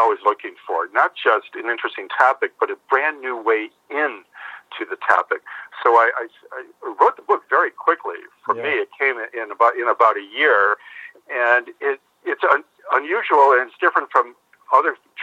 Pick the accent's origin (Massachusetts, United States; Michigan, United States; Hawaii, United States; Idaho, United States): Michigan, United States; Detroit; Romanticizing the world outside of our world, which was growing up in Detroit, Michigan.